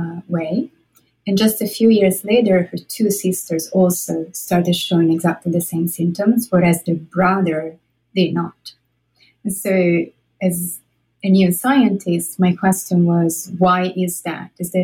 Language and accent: English; Italy; I'm Italian. I'm from Italy.